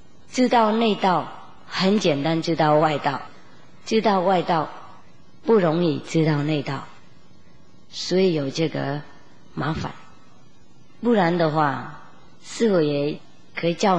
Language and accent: Chinese; Vietnam; Chinese is a second language; 我们越南人又更严肃啊